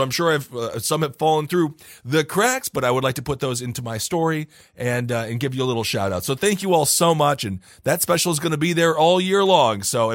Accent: Wisconsin, United States; When I was growing up in Wisconsin, they didn't even let us know.

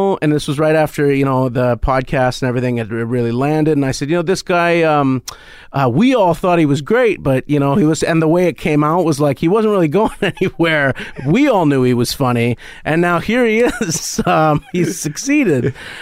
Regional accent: Vancouver, British Columbia, Canada; I'm a fourth generation Vancouverite.

